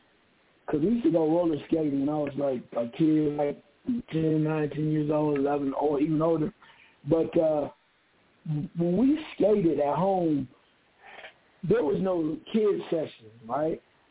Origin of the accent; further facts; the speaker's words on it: Dayton, Ohio, United States; you're growing up in Dayton, Ohio, and all those bands and the groups, how they play, man.